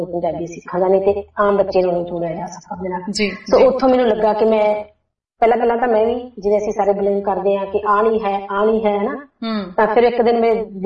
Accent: Punjab, India; moved away as an adult; now in Australia; ਤਾਂ ਮੈਂ ਪੰਜਾਬ ਤੋਂ ਜਿਹੜੀਆਂ ਕਿਤਾਬਾਂ ਲੈ ਕੇ ਆਈ ਸੀਗੀ

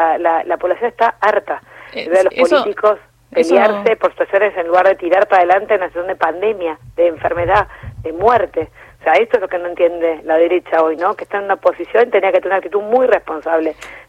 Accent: Argentina; digo, nosotros como argentinos y argentinas

